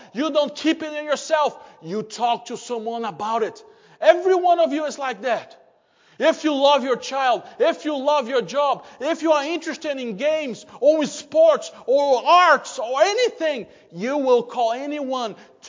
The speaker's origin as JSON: {"language": "English", "country": "Brazil", "said": "I mean, I come from Brazil. We love sports. We love soccer."}